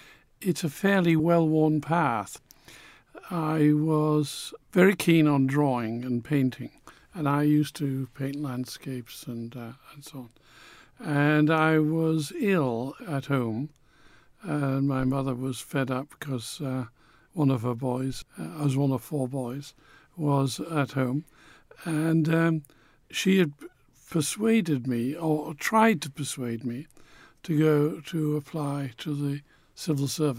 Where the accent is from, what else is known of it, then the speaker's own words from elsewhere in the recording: Newcastle, North East England, United Kingdom; also born or lived in Manchester; at the time Manchester, which I don't remember very much about because I was 8 when I left there. I grew up in Newcastle. I identify with Newcastle, and that's an extraordinary city.